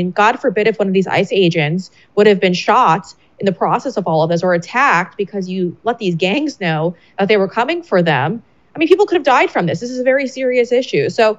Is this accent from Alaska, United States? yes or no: no; New York, United States; As you know, I'm a New Yorker, recovering New Yorker.